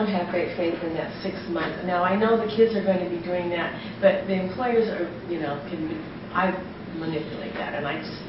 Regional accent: Tacoma, Washington, United States; And I guess because I grew up in Tacoma and I worked in the parks when I was in college

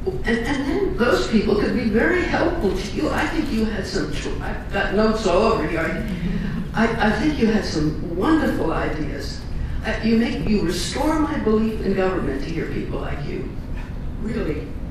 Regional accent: New York, United States; also born or lived in Texas; I was born in Texas. We went East. I was raised in New York.

